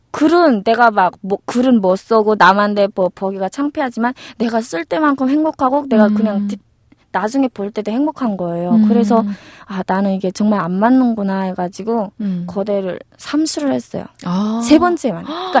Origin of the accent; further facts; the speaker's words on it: North Korea; 북한에서 왔다고 아이들이 더 관심 가져주고